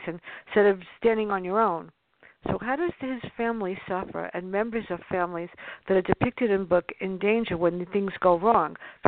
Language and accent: English; New York City, New York, United States; a book that brought me back home to the Bronx, which is where I grew up in the South Bronx